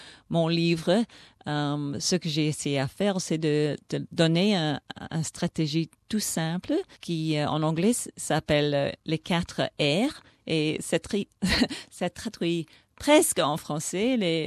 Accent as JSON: {"language": "French", "region": "Brussels", "country": "Belgium", "tie": "born or raised there", "also_born_or_lived": "England / United States / Botswana", "second_language": "French", "lives_now": "Singapore", "said": "Je suis expat depuis presque 50 ans. Alors, je suis née en Angleterre et j'ai grandi à Bruxelles. Puis après, j'ai passé quelques années aux États-Unis et puis en Angleterre, puis en Afrique. J'étais en Botswana pendant un an."}